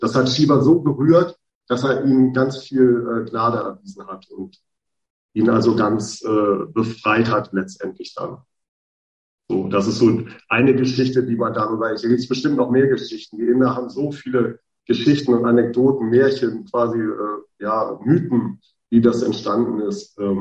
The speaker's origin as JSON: {"language": "German", "town": "Stade", "region": "Lower Saxony", "country": "Germany", "tie": "born there", "said": "Ich bin auch gerne im Wald, aber ich bin so ein Küstenkind. Ich bin in Stade geboren, an der Elbe."}